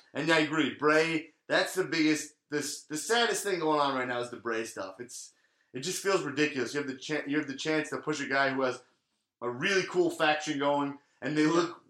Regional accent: Staines, South East England, United Kingdom; I grew up in Staines, England.

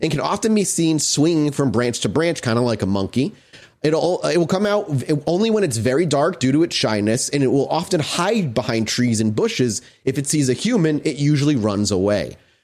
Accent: Ireland; I'm Irish.

